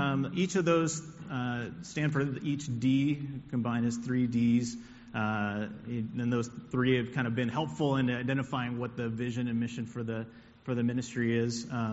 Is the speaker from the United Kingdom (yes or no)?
no; Puerto Rico; Some of you may know that I grew up in Puerto Rico